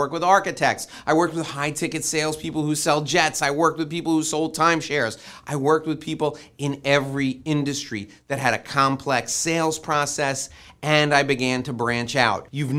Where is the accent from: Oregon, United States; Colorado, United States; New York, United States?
New York, United States; I say niche, you may say niche if you're fancy, but I'm from New York, we call it a niche.